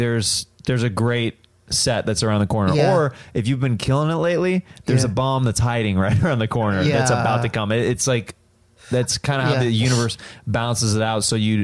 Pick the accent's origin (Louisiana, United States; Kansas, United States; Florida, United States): Kansas, United States; And I'm from Kansas. I'm poor.